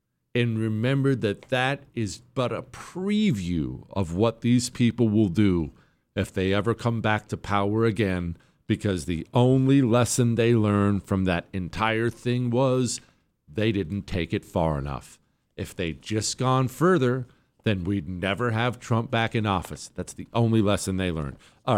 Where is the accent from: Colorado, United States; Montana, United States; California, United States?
Montana, United States; also born or lived in Ohio; Now, just to recap, in case you don't remember, I grew up in Montana.